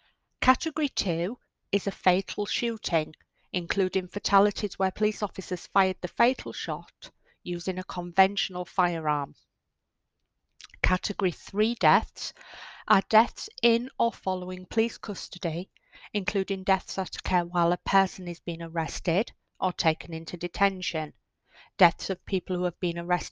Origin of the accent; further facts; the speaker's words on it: Hull, Yorkshire and the Humber, United Kingdom; accent: Hull; So apologies for any new listeners to my Hull accent. I try my best to make sure that I am understandable.